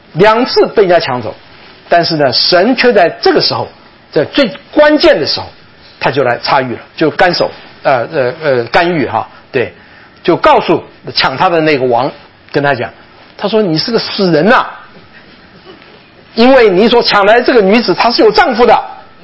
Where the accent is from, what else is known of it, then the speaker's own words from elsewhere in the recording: Taichung, Taiwan; 派在台湾，就是我长大的地方台中